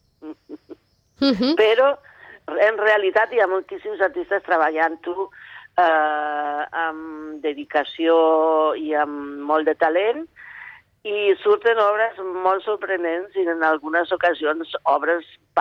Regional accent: Formentera, Balearic Islands, Spain; no només em vaig criar a Formentera, que no n'hi havia recursos i la gent reciclava ja per necessitat

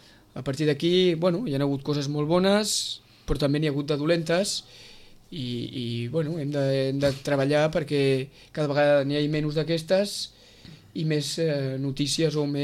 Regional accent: Catalonia, Spain; m'he criat i nascut a la Blanca Subur

